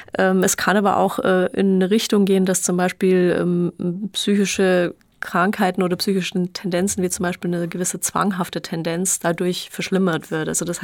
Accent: Germany; Ich meine, wir als Deutsche müssen ja da sowieso super vorsichtig sein

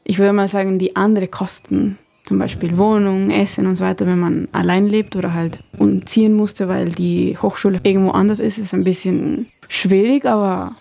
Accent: Venezuela; German is a second language; now in Germany; Also es gibt mehrere Gründe, warum ich hier studiere und nicht in meinem Heimatland. Erstens wirtschaftliche Probleme und die Bildung in Venezuela ist halt nicht so gut.

